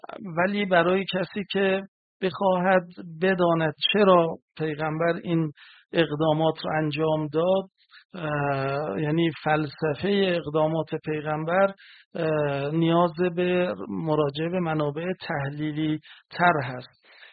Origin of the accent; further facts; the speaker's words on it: Iran; برای ما که ایرانی هستیم خیلی جالب نباشه.